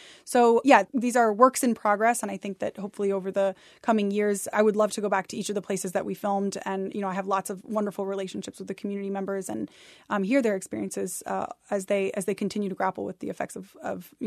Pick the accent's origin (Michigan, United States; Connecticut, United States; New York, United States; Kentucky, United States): New York, United States; Ithaca; that house became the home that I grew up in Ithaca.